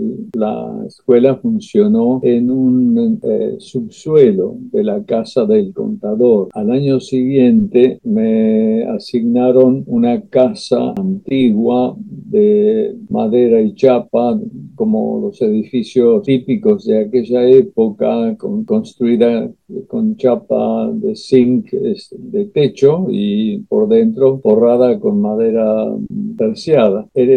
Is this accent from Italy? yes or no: no; Concordia, Entre Ríos, Argentina; born there; also born or lived in San Nicolás de los Arroyos; Nací en Concordia, en Entre Ríos.